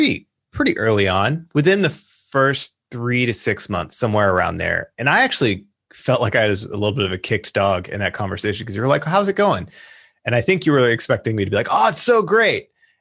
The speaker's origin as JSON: {"language": "English", "region": "the South", "country": "United States", "tie": "born or raised there", "said": "growing up in the South, and I wasn't raised in like all that conservative of a home, but being in the South in kind of somewhat Christian circles"}